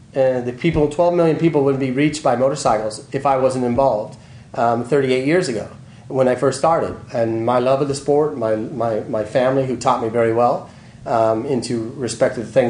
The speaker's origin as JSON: {"language": "English", "region": "California", "country": "United States", "tie": "born or raised there", "said": "and you know, I grew up in the Bay Area here."}